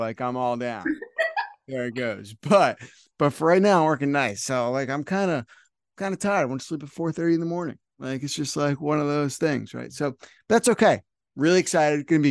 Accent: New Jersey, United States; I'm from New Jersey and I go down to Wildwood, New Jersey, which is a beach that's closer to Philly.

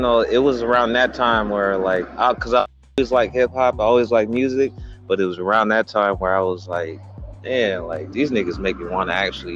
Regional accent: Richmond, California, United States; now in Stockton, United States; originally I'm from the Bay Area. You know, I lived in different places, originally from Richmond, California.

